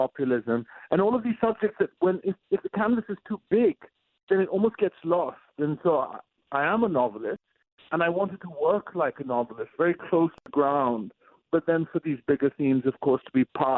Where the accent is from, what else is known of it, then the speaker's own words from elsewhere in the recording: Delhi, India; now in United States; As an anglicized Indian growing up in Delhi, the city hadn't existed for me at all.